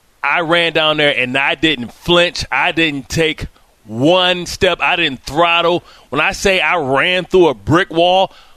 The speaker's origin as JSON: {"language": "English", "region": "Illinois", "country": "United States", "said": "they saw that I was from Southern Illinois, and they looked at me with disdain like I was beneath them."}